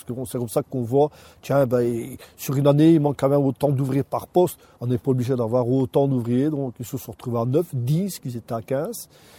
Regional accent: Anderlues, Wallonia, Belgium; né le 15 du 453 à Saint-Paul. Alors, je suis natif d'Anderlu.

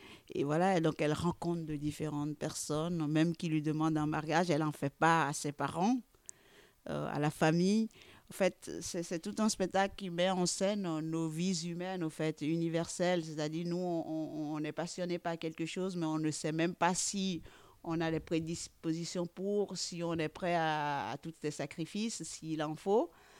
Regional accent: Abomey, Zou, Benin; born there; je suis née au Bénin, dans Romain, à Abomey, mm-hmm. une ville mythique

